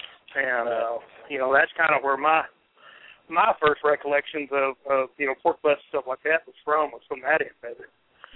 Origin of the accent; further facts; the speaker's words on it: New Mexico, United States; now in Texas, United States; I'm kind of a transplant in Texas. I grew up in New Mexico, and so I grew up around, you know, tons of Mexican food all my life.